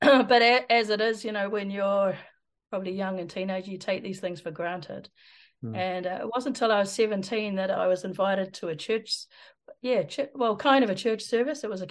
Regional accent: Christchurch, Canterbury, New Zealand; also born or lived in England; So I was born in England, came to New Zealand, grew up in Christchurch.

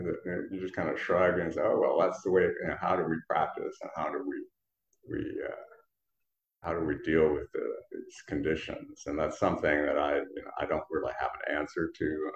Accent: Wisconsin, United States; I'm from Wisconsin, so, you know, cold weather is like, we think this is cold

